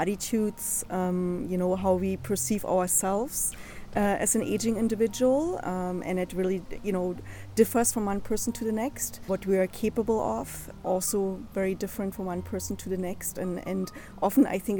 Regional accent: East Germany, Germany; because I grew up in East Germany.

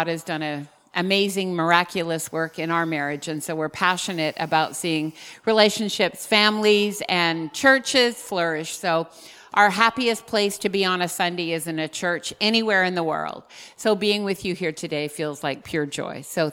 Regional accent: Vancouver, British Columbia, Canada; We're from Vancouver, Canada.

